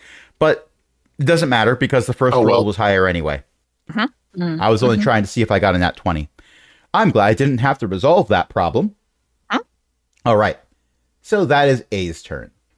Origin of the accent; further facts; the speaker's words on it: United States; As an American, I could say blame imperial, but I'm not going to because I'm an American.